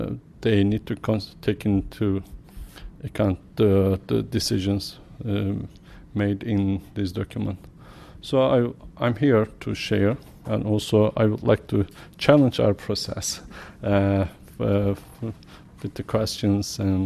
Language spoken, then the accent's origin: English; Turkey; English is a second language; I'm from Turkey.